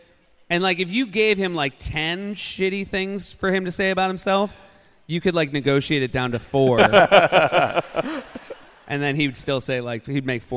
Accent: Manchester, New Hampshire, United States; And I grew up near Manchester, New Hampshire, and so that was a town that was big enough, a city that was big enough that candidates actually came through.

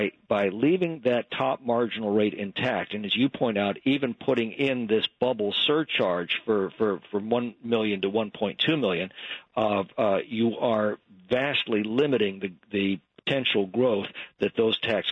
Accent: California, United States; I mean, obviously, I'm a Californian. I pay California taxes and California prices.

